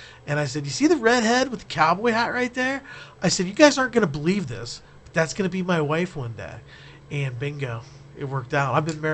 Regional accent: Ohio, United States; And I'm a Caldwell kid, so I'm born and raised in Noble County. The only time I ever left was to go to college. And I came back and worked in my family's business.

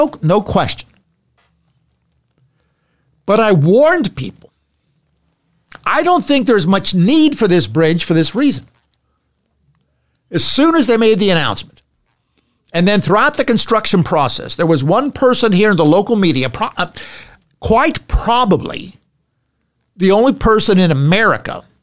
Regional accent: Pennsylvania, United States; I grew up in Pennsylvania. I know what PennDOT is like, and that is a nightmare.

